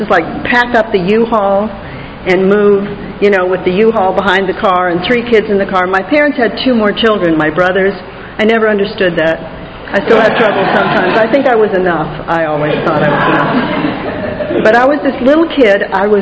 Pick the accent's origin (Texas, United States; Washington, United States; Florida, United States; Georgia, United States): Florida, United States; North Miami; Miami in the 50s was a lovely place to live. And I grew up in North Miami